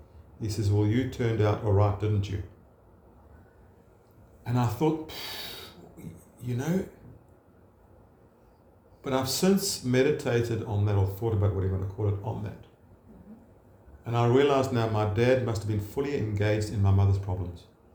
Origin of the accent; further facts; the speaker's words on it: Zambia; she was in Zambia, I was brought up in Zambia.